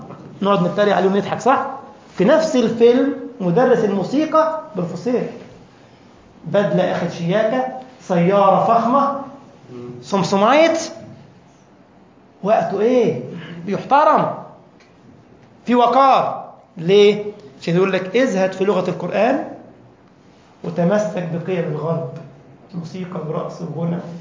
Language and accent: Arabic; Egypt; دكتور للبلاغة عندنا في مصر كان بيدرس في جامعة في لبنان